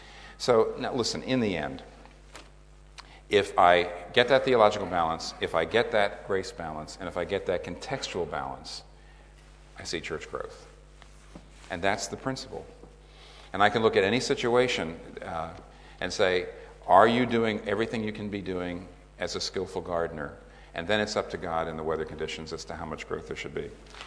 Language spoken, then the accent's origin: English; United States; I know that to some degree I've over-adapted my Christianity to my Americanness.